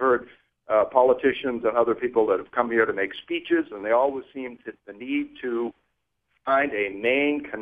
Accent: New Hampshire, United States; I am from New Hampshire, not from Maine.

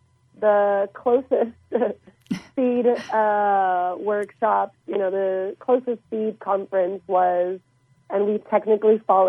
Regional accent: San Juan, Puerto Rico; I am actually from Santurce, which is a neighborhood in the San Juan area of Puerto Rico, the capital, the city. But I recently just moved 2 years ago to a farm about 45 minutes south.

